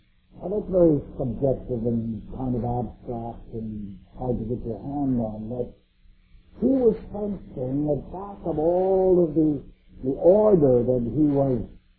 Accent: British Columbia, Canada; I come from British Columbia, a land that is famous for its salmon

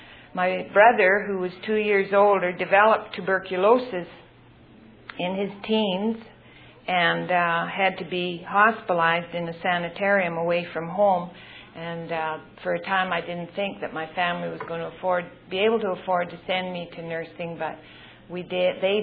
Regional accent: Moose Jaw, Saskatchewan, Canada; I'm a Canadian, and I grew up in Saskatchewan in a city called Moose Jaw, Saskatchewan. And don't you ask me if that's on the map. It is on the map. It's a small city, and it's north of the Dakotas.

